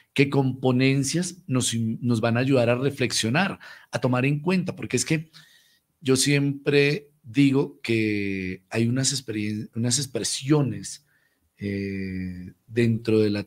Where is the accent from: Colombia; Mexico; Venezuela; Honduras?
Colombia; no podemos olvidar que somos colombianos, que hemos estado en un país con un alto índice de violencia, de intolerancia.